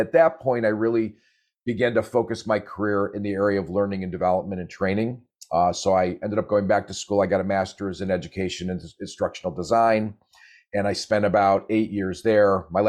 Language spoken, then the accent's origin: English; Buffalo, New York, United States; I'm actually originally from Buffalo, New York. So I mean, I'm a Buffalo Bills fan. When you're born in Buffalo, even if you leave, you have to remain a Bills fan.